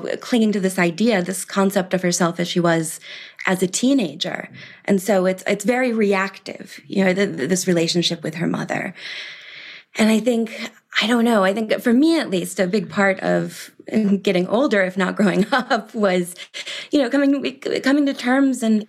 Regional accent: Milwaukee, Wisconsin, United States; But I grew up in Milwaukee, Wisconsin. I went to Brown.

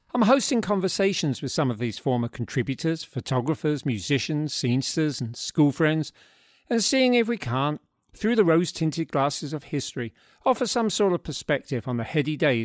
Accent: London, United Kingdom; accent: Cockney; it means me falling back into my old Cockney accent and reuniting with the three of them on Zoom

